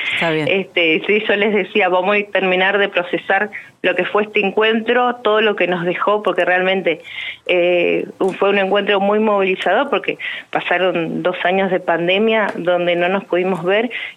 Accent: Fernández Oro, Río Negro, Argentina; yo soy de Fernández Oro, y en Cipolletti hemos vivido triples crímenes que aún están sin resolver.

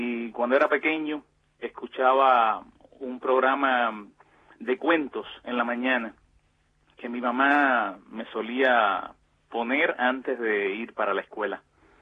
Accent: Güira de Melena, Artemisa, Cuba; comencé a laborar en la emisora más cercana a mi pueblo, Huira de Melena, al sur de La Habana.

